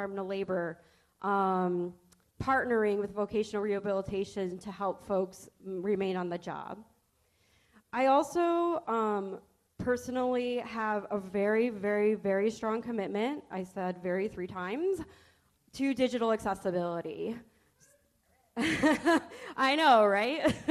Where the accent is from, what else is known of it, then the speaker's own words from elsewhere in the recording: Michigan, United States; where I grew up in Michigan has no public transportation whatsoever.